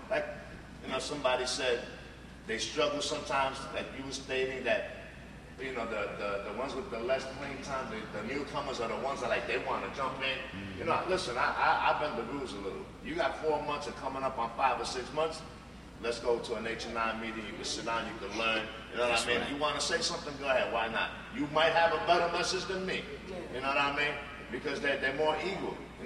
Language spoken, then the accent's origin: English; New York, United States; I'm originally from New York, up in the Bronx. That's where I got cleaned at.